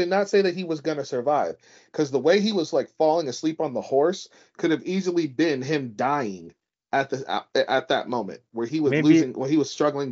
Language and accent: English; United States; So don't ask me, know. I'm an American.